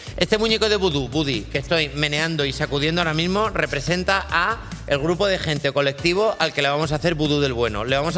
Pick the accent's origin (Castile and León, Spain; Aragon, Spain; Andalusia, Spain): Castile and León, Spain; Valladolid; O sea, tú sabes que yo soy de Valladolid